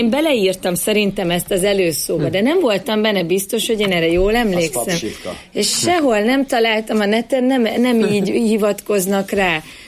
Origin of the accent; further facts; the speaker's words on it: Szerencs, Borsod-Abaúj-Zemplén, Hungary; born there; én ugye már szerencsén születtem.